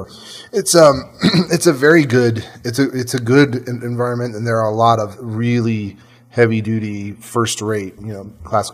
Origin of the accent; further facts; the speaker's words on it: Buffalo, New York, United States; I mean, I'm originally from Buffalo, New York